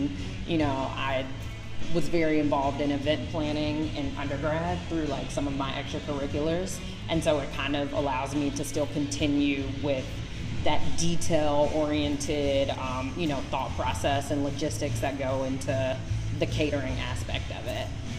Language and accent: English; Chicago, Illinois, United States; So I'm from Chicago. I, you know, moved to Atlanta for school and then stayed there for a couple years working for a healthcare consulting firm.